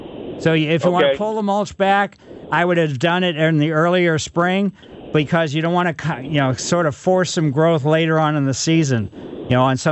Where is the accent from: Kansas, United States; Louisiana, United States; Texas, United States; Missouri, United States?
Missouri, United States; Ellisville; growing up in West County way back when it was Ellisville, it's still Ellisville, but there was all kinds of sassafras trees all over.